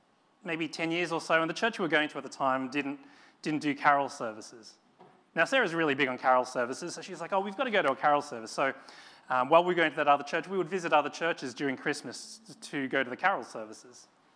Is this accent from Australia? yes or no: yes; Australia; my parents are Chinese, but I grew up in Australia, and so I live in between 2 worlds. I live in between. I'm a bit Chinese and a bit Australian, a bit of both, bit of neither.